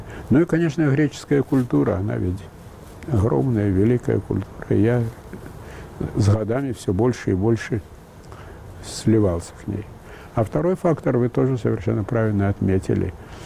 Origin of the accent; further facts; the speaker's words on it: Moscow, Russia; born there; Греческие корни во мне всегда были. Но мои родители уже жили в Москве. Я родился в Москве.